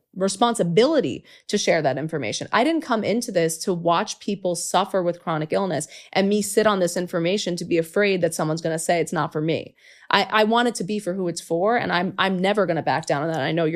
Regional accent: New York City, New York, United States; I grew up in New York City.

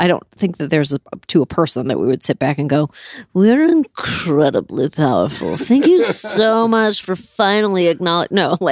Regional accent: Canada; I grew up in Canada.

